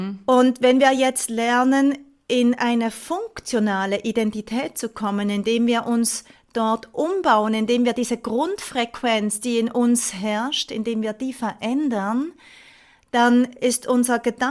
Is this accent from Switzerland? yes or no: yes; Switzerland; Ich habe während des Lockdowns, da war ja bei uns in der Schweiz gar nicht so lange im Vergleich jetzt zu Deutschland